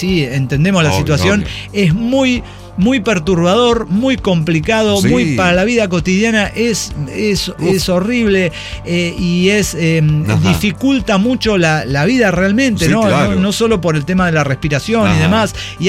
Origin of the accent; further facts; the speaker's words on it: Cumaná, Sucre, Venezuela; born there; nací en Cumaná, en la desembocadura del río Manzanares.